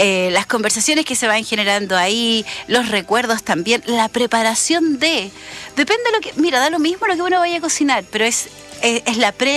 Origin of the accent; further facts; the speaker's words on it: Chile; como los chilenos somos todos buenos para el diente